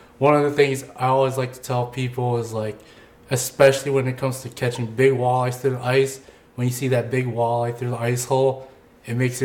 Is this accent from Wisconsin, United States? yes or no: yes; Green Bay, Wisconsin, United States; So I was born and raised in Green Bay, so I lived here my whole life. I only left for a couple years when I went to college at UW-Milwaukee.